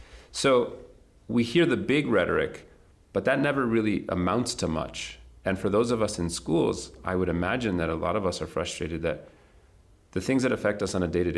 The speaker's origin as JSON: {"language": "English", "town": "Espanola", "region": "New Mexico", "country": "United States", "tie": "born or raised there", "said": "I'm an English teacher at Espanola Valley High School in Espanola. So I grew up here. I graduated from this high school almost 20 years ago"}